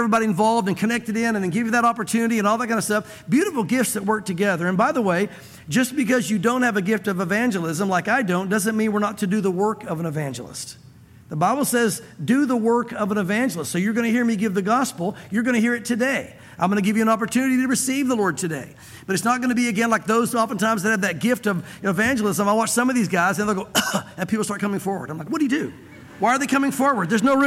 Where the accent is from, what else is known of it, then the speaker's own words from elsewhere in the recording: the South, United States; now in Knoxville, United States; Listen, I grew up in the South, and Jesus was preached every week in every corner.